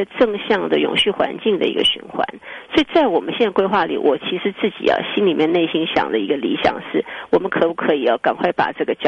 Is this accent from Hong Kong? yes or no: no; Taiwan